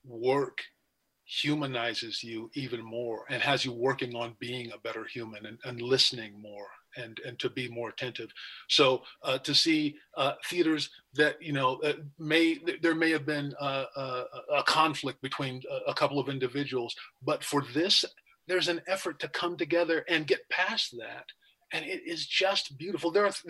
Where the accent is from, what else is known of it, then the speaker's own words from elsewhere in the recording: Texas, United States; I grew up in Texas, and Texas was, I think, the first state in 1980 to adopt Juneteenth as a state holiday.